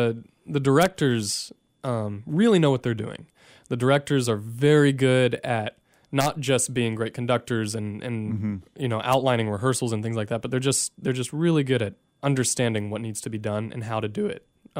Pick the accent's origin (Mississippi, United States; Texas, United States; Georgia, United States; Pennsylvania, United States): Texas, United States; Celina; Well, I'm from Salina, Texas, a little bitty town just north of Frisco.